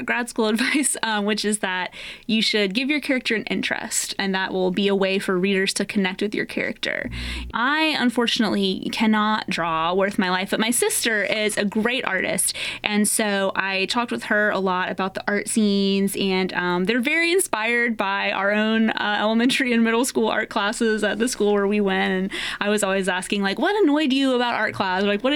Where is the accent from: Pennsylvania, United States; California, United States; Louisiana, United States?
Louisiana, United States; Baton Rouge; You know, my mom is from like Chauvin area and I grew up in Baton Rouge, right? So moving to a different part of the state.